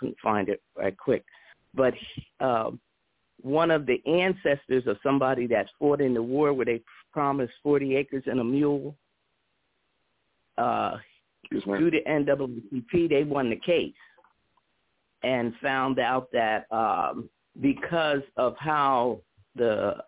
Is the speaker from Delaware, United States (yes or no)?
no; Pennsylvania, United States; But and that's growing up in Pennsylvania.